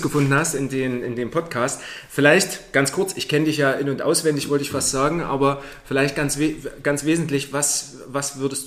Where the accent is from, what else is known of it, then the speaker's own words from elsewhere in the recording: Saxony, Germany; ich komme ja selbst auch aus dem Erzgebirge